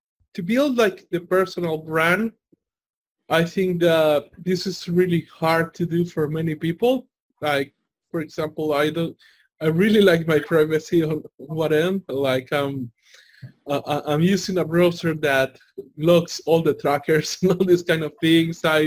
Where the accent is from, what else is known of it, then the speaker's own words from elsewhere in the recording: El Salvador; Again, I'm from El Salvador.